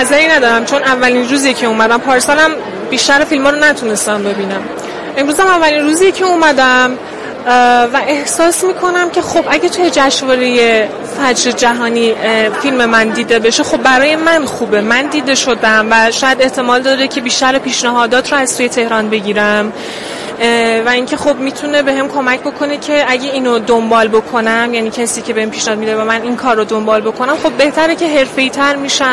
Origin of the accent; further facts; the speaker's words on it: Tabriz, East Azerbaijan, Iran; من تبریزم، اهل تبریز هستم، سکونت میکنم اونجا.